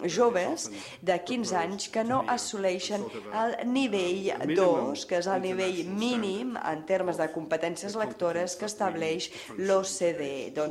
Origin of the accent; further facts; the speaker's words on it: France; Un tercer factor, jo vinc de França, on hi ha un cert raonament cartesià